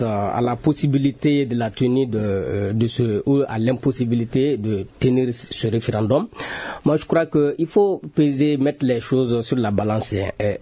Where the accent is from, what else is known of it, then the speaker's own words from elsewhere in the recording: Mopti, Mali; ce qui sûr chez moi à Mopti, à 2 km derrière le fleuve jusqu'à Ténégou